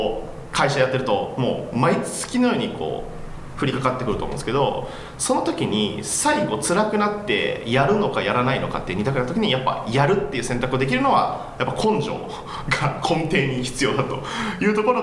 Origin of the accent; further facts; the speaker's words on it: Kochi, Japan; now in Tokyo, Japan; 最近は実は僕あのもう高知を離れて東京の方に来てるんで